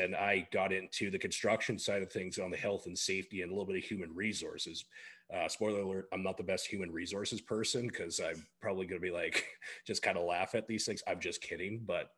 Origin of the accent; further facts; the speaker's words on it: Cayley, Alberta, Canada; I'm from Cayley, Alberta.